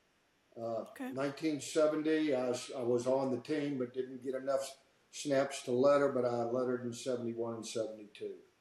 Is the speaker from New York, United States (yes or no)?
no; Bogalusa, Louisiana, United States; Okay, I'm from Bogalusa, Louisiana. Played for the Lumberjacks.